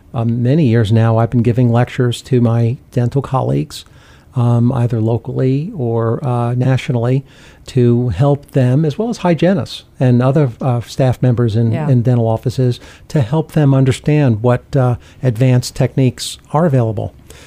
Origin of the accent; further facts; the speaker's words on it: New York, United States; I'm from New York.